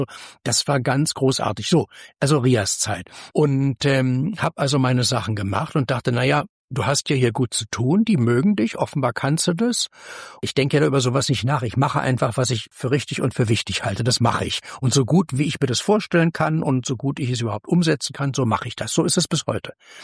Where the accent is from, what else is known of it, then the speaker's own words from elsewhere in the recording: Berlin, Germany; Ich bin in Kreuzberg groß geworden, in der Urbanstraße an dem letzten Zipfel Richtung Hallisches Tor.